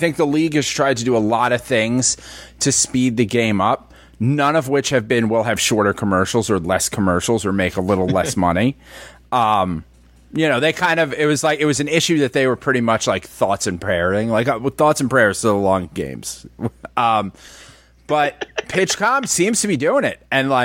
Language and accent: English; New Jersey, United States; I mean, I came from South Jersey